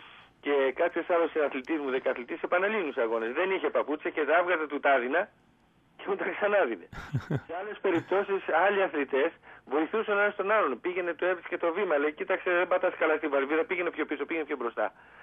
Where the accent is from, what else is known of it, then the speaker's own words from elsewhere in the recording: Thebes, Central Greece, Greece; έγινε στη Θήβα, στην πατρίδα μου.